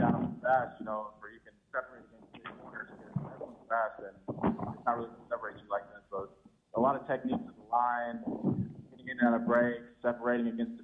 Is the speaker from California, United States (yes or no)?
yes; California, United States; I grew up in the Bay Area, but just knowing that they have such a great quarterback is amazing for a receiver like me.